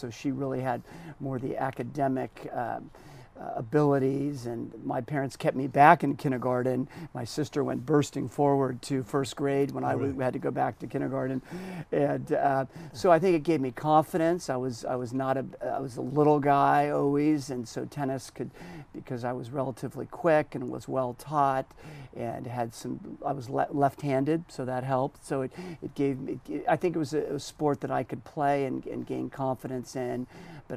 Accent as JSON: {"language": "English", "town": "Santa Barbara", "region": "California", "country": "United States", "tie": "born or raised there", "said": "I grew up here in Santa Barbara, Montecito Union, Santa Barbara Junior High, Santa Barbara High School, and then down to UCLA"}